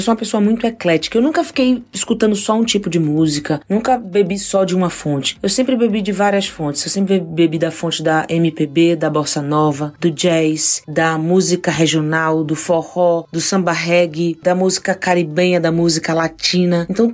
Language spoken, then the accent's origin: Portuguese; Bahia, Brazil; Sou baiana, passei muito minha infância no sertão com meus avós.